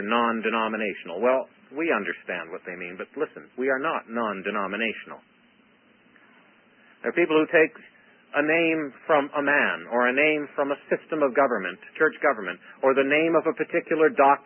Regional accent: Canada; It's like, what's a Canadian? Well, we're not Americans. We're not British. We're not French.

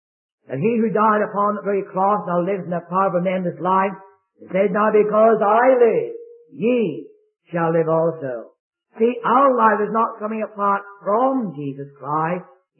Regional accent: Scotland, United Kingdom; And being a Scotsman, I said, I'm going to ask you another question.

